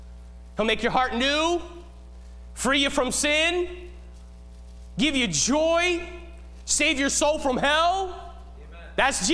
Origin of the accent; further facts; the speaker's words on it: United States; I know you. I'm one of you. I'm an American.